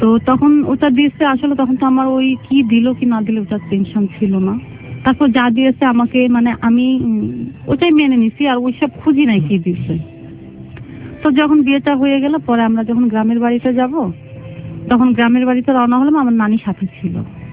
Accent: Jessore, Khulna Division, Bangladesh; আমি ছিলাম যশোরের মেয়ে

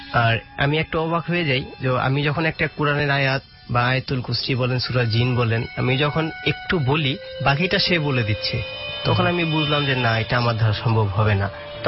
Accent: Tangail, Dhaka Division, Bangladesh; আমাদের গ্রামে টাঙ্গাইল জেলা

